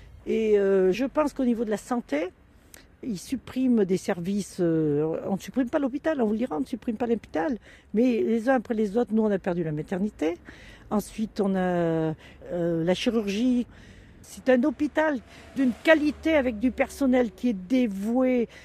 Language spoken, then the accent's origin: French; Landogne, Auvergne-Rhône-Alpes, France; born there; moved away as an adult; Moi, je ne suis pas née à Ambert, je suis née à Ricombraille. Je suis née à Landogne.